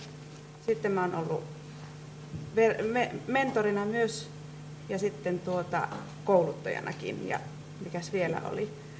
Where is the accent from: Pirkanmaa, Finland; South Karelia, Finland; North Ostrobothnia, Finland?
North Ostrobothnia, Finland; Oulu; ja tulen Oulusta. Oulun Salosta, joka kuuluu nykyään Ouluun